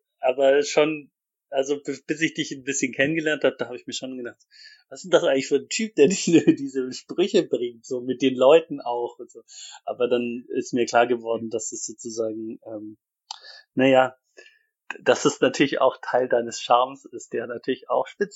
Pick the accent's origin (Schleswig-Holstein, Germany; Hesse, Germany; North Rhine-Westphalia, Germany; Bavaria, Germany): Bavaria, Germany; Ansbach; ich bin ja da in Mittelfranken aufgewachsen, in dem so einem Ansbach ist ja so ein Beamtenstädtchen und das war nett zum Aufwachsen, aber ich wollte dann halt da auch weg. Und dann bin ich erst nach Südamerika, habe da mein Zivi gemacht in Santiago de Chile